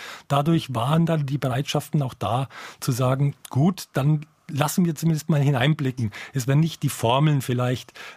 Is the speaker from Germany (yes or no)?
yes; Bavaria, Germany; und Sie hören es vielleicht auch heraus, meine Heimat ist eben die fränkische Gegend